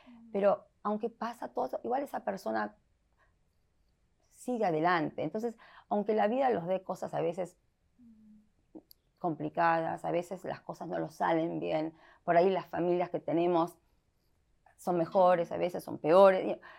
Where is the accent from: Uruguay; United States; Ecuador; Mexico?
United States; born there; yo siempre digo que yo soy argentina, en realidad yo no nací en la Argentina, yo nací en los Estados Unidos. Pero mi mamá y mi papá sí nacieron en Argentina y no vinieron a los Estados Unidos hasta que ellos tenían 23, 25.